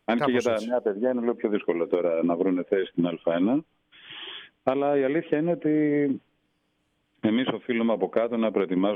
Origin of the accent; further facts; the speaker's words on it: Volos, Thessaly, Greece; moved away; Ο Βόλος είναι μια πολύ όμορφη πόλη. Μετά από 32 περίπου χρόνια γύρισα στην πόλη μου.